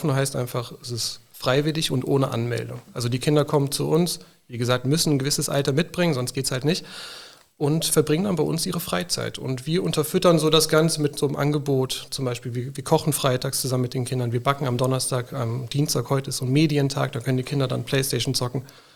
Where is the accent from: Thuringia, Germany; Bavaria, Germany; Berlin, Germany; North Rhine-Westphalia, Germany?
North Rhine-Westphalia, Germany; Bad Honnef; born there; now in Koblenz, Germany; Geboren bin ich in Bad Honnef, auch am Rhein, Nordrhein-Westfalen, und bin aufgrund des Studiums dann hier runtergezogen nach Koblenz. Wohne aktuell in Lützel, Grenze Neuendorf.